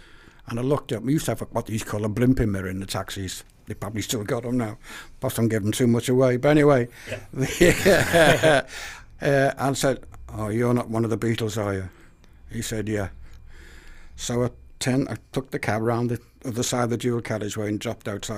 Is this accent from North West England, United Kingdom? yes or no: yes; Liverpool, North West England, United Kingdom; now in United States; I went to school with … he lives around Penny Lane, where I'm from Penny Lane.